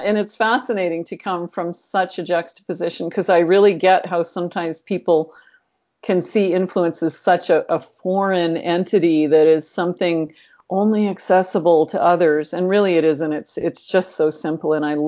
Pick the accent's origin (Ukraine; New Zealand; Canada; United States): Canada; Northern Canada; Well, I am a backwoods girl, actually. I'm not just from Canada, but I'm from Northern Canada. I used to spend my summers in a remote backwoods cabin that we'd go in by boat, no electricity.